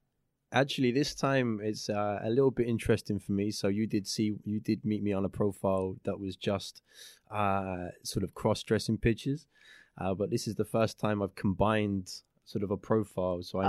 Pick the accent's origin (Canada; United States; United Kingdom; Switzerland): United Kingdom; England; England, yeah.